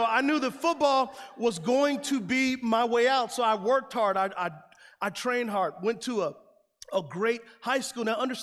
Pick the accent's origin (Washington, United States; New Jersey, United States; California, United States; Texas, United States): Texas, United States; San Antonio; I grew up in San Antonio, Texas. I grew up in the hood. I grew up on the west side. We were poor.